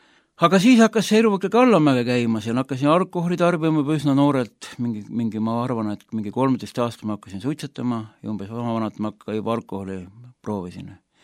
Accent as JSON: {"language": "Estonian", "region": "Viljandi County", "country": "Estonia", "said": "mina olen see inimene, kes ma olen siit Viljandimaalt nüüd tulnud, et ma rääkis nüüd lühidalt enda seda alguse lugu. Et ma kasvasin selles mõttes ilmalikult kodus, et meil ei olnud Jumala sõnale kohta."}